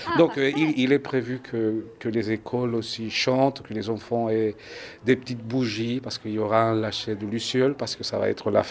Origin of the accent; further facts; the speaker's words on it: Honduras; moved away; Moi, je viens du Honduras en Amérique centrale. Je suis arrivé ici en 89. Ces racines-là m'habitent.